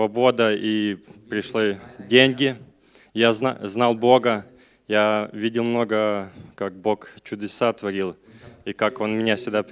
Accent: Ukraine; now in Germany; Я приехал с Украины.

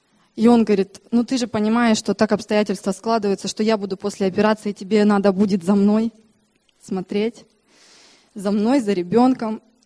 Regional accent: Germany; я из Германии.

